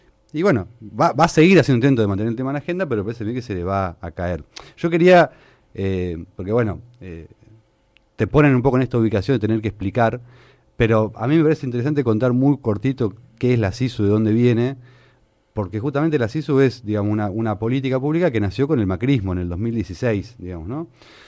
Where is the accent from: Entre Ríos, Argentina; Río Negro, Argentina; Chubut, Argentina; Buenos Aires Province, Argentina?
Buenos Aires Province, Argentina; Luján; soy nacido y criado en Luján